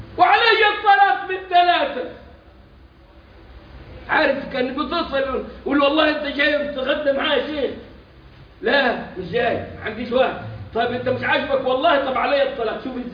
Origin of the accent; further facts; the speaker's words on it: Egypt; عندنا احنا كمصريين